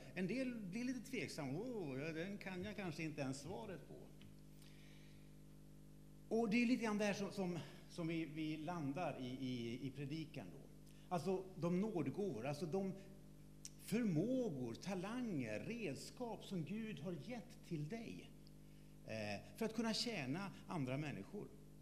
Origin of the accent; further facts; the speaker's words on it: Västerås, Västmanland County, Sweden; jag kommer ifrån Västerås ursprungligen. Har båda föräldrarna uppvuxna på Gotland, så jag är lite halvgotlänning.